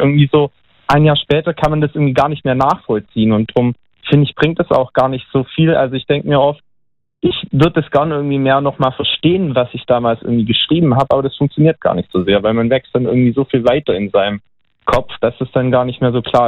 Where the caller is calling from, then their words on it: Mannheim, Baden-Württemberg, Germany; Hallo, ich bin aus Mannheim.